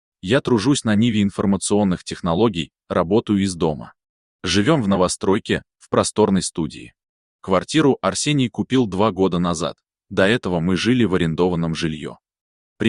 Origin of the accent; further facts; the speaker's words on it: Moscow, Russia; Мы с моим старшим братом, Владом, родились и выросли в Москве. Наше детство и юность прошли в высотке, расположенной в одном из спальных районов